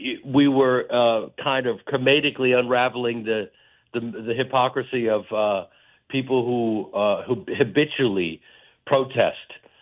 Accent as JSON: {"language": "English", "town": "Chicago", "region": "Illinois", "country": "United States", "said": "I'm from this town, I'm from Chicago, yeah, the Midwest, where we have this incredible community."}